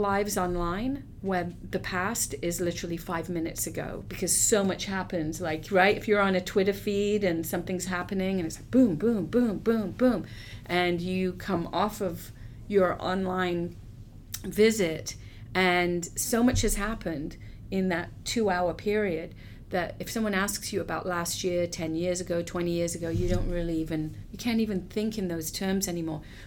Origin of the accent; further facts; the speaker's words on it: England, United Kingdom; For people of my age, I'm in my late 50s, I grew up in England in a post-war period